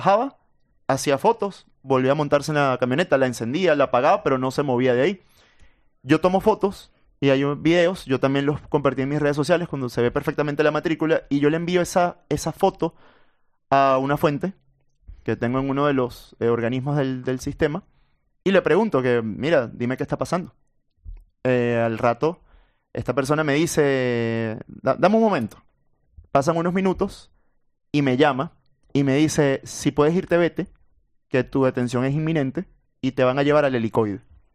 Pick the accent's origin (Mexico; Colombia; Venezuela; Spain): Venezuela; fue una violación a mis derechos de identidad como venezolano